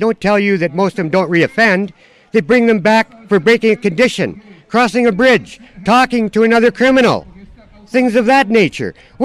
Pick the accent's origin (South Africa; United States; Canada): Canada; I'm a Canadian. I'm proud to be a Canadian.